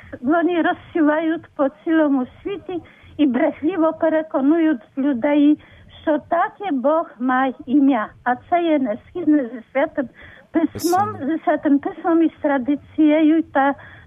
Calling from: Lviv, Lviv Oblast, Ukraine; О, я з Львова.

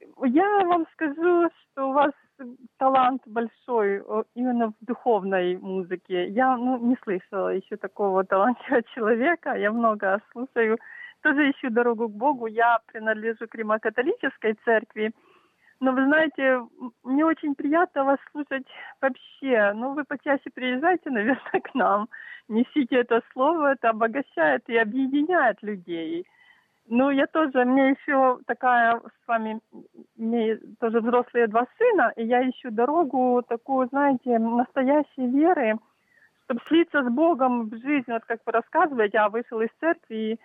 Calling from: Kyiv, Ukraine; я из Киева звоню.

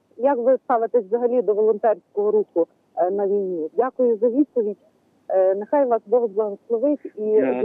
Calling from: Lviv Oblast, Ukraine; Львівщина

